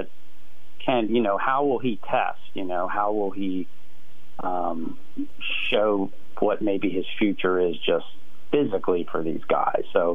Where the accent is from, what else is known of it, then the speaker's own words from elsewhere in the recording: United States; Well, because I'm from York County again